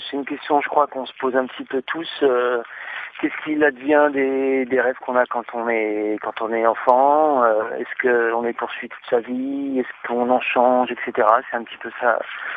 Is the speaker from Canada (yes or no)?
no; Laval, Pays de la Loire, France; now in Montpellier, France; Je suis originaire de Mayenne, de Laval. J'ai pas mal joué dans le coin, autour de Laval, Rennes, dans toute la Bretagne. Je vis actuellement à Montpellier.